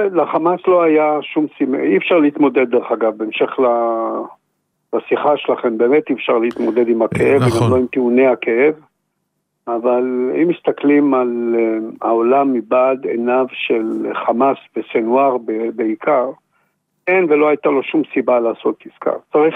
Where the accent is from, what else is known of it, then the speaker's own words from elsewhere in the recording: Nir Oz, Southern District, Israel; moved away as an adult; אני גרתי עד 2005 בניר עוז, וגידלתי שם שתי ילדות, וברבות הימים פשוט החלטנו שאנחנו מחפשים עתיד אחר. אבל אני בן קיבוץ, גידלתי והתחנכתי שם.